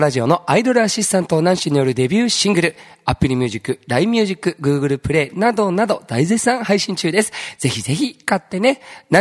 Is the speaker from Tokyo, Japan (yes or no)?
no; Nagoya, Aichi, Japan; now in Okinawa, Japan; 僕、出身は名古屋なんですけど、2010年に、いや、もう10年、ちょうど10年前ですね、の、夏に沖縄に来て